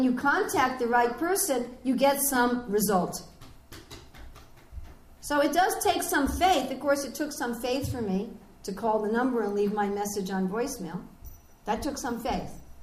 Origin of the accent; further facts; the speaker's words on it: United States; accent: American; I mean, I'm sure you can all tell by my accent I'm from America.